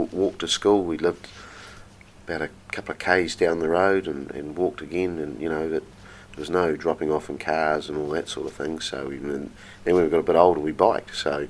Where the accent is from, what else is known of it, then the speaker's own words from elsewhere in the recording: Palmerston North, Manawatū-Whanganui, New Zealand; I was born in Palmerston North, so I'm very much born and bred in the Manawatu Wairarapa area. I was born on the 14th of June 1966